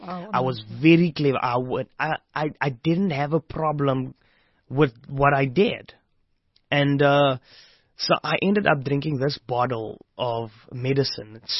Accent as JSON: {"language": "English", "town": "Strand", "region": "Western Cape", "country": "South Africa", "tie": "born or raised there", "also_born_or_lived": "Stellenbosch", "said": "Fast forwarding, we were growing up in Strand. We left Strand because my mom and my dad got, because after the whole rumble, they would always reconcile."}